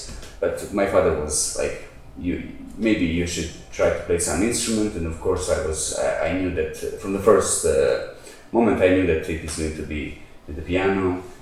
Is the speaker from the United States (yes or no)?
no; Loznica, Mačva District, Serbia; English is a second language; moved away as an adult; also born or lived in Belgrade, Serbia / London, United Kingdom; My primary music education was here in my hometown, Loznica.